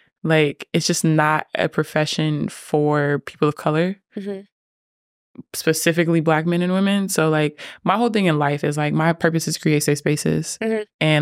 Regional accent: Inglewood, California, United States; I'm from Inglewood, California. I got kicked out of high school.

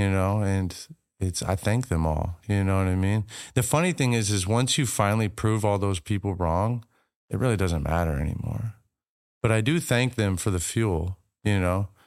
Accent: Washington, United States; I grew up in Washington and it's rainy, cloudy, cold, awful weather.

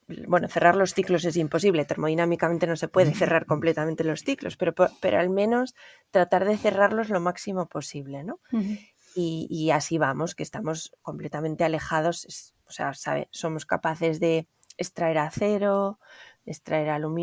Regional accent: Aragon, Spain; aunque no soy de Asturias, soy de Aragón y en Aragón también hay mucha tradición minera

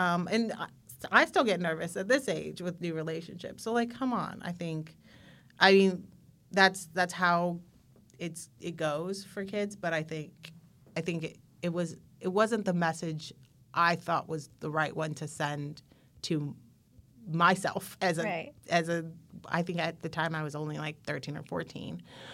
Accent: Chicago, Illinois, United States; even though he was from Chicago, which is my hometown, like he was very small town minded, in my opinion.

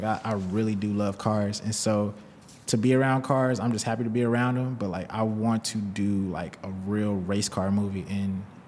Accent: St. Louis, Missouri, United States; me being in St. Louis, growing up in St. Louis and having a family that has been rooted in St. Louis for so long

